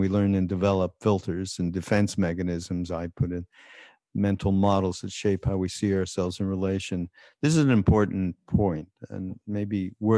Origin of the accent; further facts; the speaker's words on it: Montreal, Quebec, Canada; I'm going to blame this all on my Jewish heritage, okay? And coming from also, I come from Montreal, So being Canadian